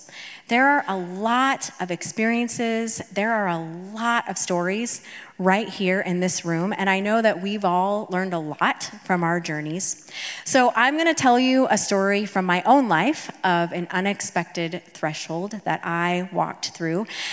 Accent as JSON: {"language": "English", "town": "Salem", "country": "United States", "tie": "born or raised there", "said": "So we moved back here to Salem. This was my hometown where I grew up. We moved in with my parents."}